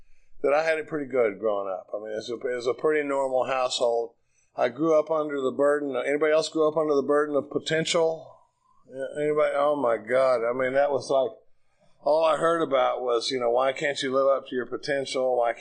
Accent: Dallas, Texas, United States; born or raised there

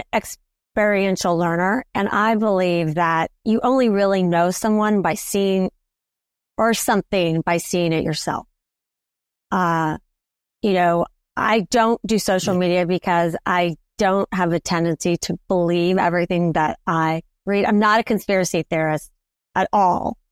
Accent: Wichita, Kansas, United States; also born or lived in New York; And I grew up in Wichita, Kansas, where I live now. And I lived in New York for 30 years.

